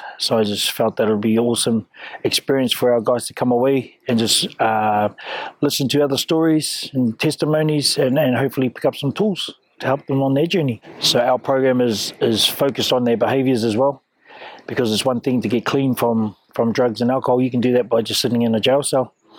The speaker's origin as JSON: {"language": "English", "region": "Auckland", "country": "New Zealand", "tie": "born or raised there", "also_born_or_lived": "Whangarei", "said": "I hail from Whangarei. I grew up in Auckland. My papakāinga is out Mangakahi away, a place called Parakou."}